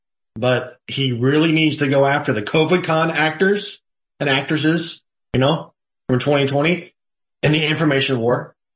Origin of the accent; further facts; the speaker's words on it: Chicago, Illinois, United States; a hospital near Chicago, where I grew up in the Chicagoland area.